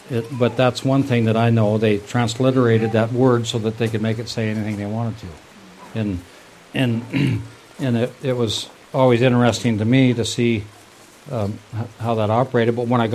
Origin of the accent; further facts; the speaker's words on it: Turner, Montana, United States; I grew up in Turner, Montana, which had we had a Catholic and a Lutheran church there